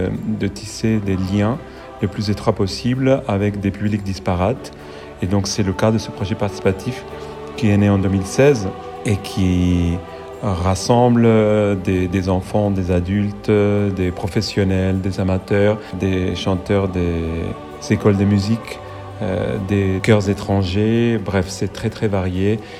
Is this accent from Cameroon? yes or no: no; Argentina; moved away as an adult; now in Strasbourg, France; je suis chef de chœur, chef d'orchestre. Je suis né en Argentine où j'ai fait la plupart de mes études. Je suis venu ensuite en France pour continuer mes études, me perfectionner.